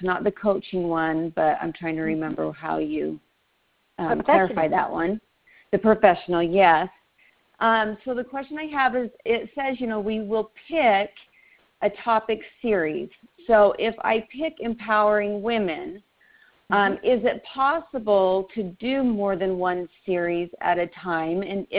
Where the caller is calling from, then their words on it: St. George, Utah, United States; From Utah. I'm down in St. George, about 2 hours away from Vegas.